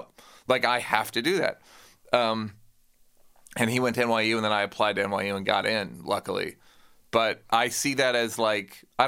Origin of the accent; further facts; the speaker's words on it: Chicago, Illinois, United States; also born or lived in Philadelphia; I grew up in Chicago and Philly, and I'm the youngest of 10 kids, so it was just, I would sort of get like inherited taste.